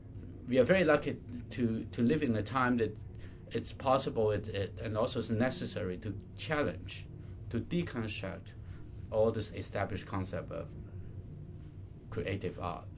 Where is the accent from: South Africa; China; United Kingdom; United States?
China; moved away as an adult; now in Europe; I'm coming from a background growing up in China and you know, from the 60s to the late 80s, I've been living through all this cultural revolution to opening, reform, opening to the world, and then moved to Europe in the early 90s.